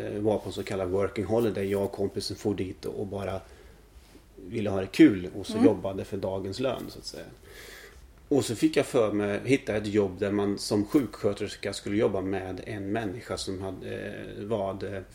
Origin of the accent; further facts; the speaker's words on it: Kristinehamn, Värmland, Sweden; accent: Värmland dialect; also born or lived in Gothenburg; Men när jag var 5-6 år så flyttade vi till Värmland och Kristinehamn. Så jag är uppvuxen i Värmland.